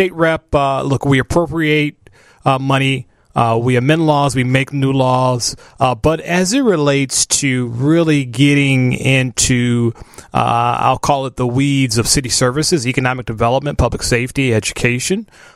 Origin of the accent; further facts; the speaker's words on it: Chicago, Illinois, United States; I grew up in Chatham, so I grew up in the city of Chicago.